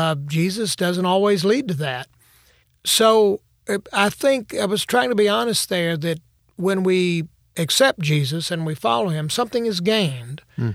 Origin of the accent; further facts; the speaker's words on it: South Carolina, United States; lady, I'm from South Carolina. I can show you fanaticism.